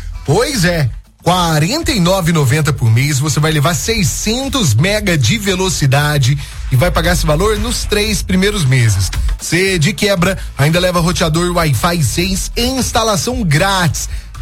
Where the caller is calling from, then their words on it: Conceição das Pedras, Minas Gerais, Brazil; Olá, boa tarde. … sou de Conceição das Pedras.